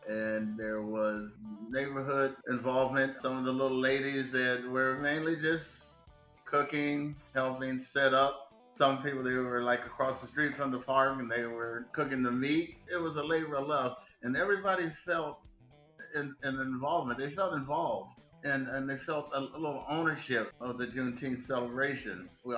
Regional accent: Tucson, Arizona, United States; I was born and reared in Tucson, Arizona, in the Eight Mountain area.

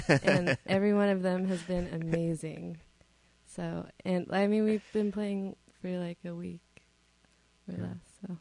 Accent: Missoula, Montana, United States; also born or lived in New York City; went to Lubbock, Texas, and then to Missoula, Montana, my hometown, and then to New York City.

